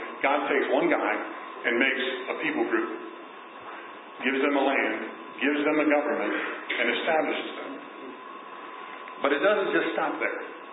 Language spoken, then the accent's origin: English; United States; I understand pride's wrong, but America's a good country. And I'm glad that I'm American.